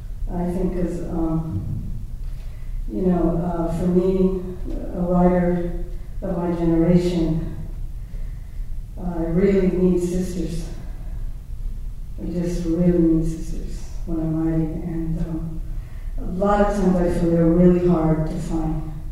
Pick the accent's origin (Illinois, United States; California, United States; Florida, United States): California, United States; San Gabriel; I grew up in San Gabriel, down the road a bit.